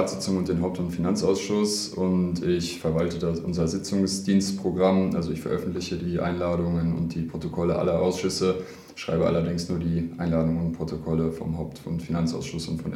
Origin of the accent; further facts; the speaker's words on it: Helden, North Rhine-Westphalia, Germany; ich komme aus Helden, lebe also ganz nah am Arbeitsplatz